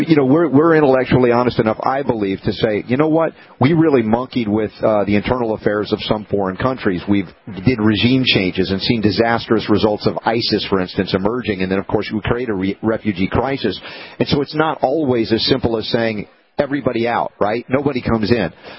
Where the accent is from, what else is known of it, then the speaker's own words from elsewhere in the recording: Stone Mountain, Georgia, United States; where I grew up many years in Stone Mountain, Georgia